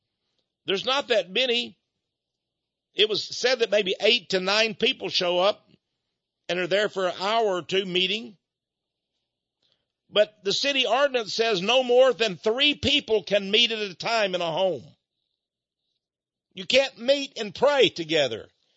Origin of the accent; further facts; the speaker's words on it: United States; Well, maybe I'm not as distinguished as David Irving, but then I'm an American.